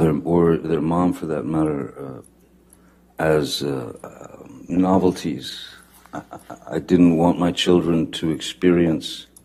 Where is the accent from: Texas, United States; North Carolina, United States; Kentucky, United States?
Kentucky, United States; born there; My mother, I was born in Kentucky. And then we moved around quite a lot when I was a kid.